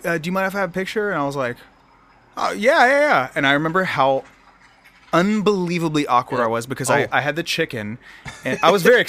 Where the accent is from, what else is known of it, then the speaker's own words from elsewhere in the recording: Pickerington, Ohio, United States; the first person that ever asked for a picture from me was at a Kroger in my hometown of Pickerington.